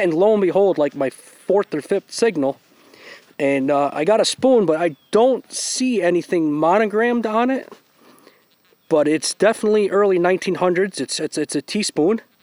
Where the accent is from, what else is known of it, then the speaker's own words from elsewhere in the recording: Trout Creek, New York, United States; also born or lived in Walton; I'm from Walton, New York, originally from Trout Creek.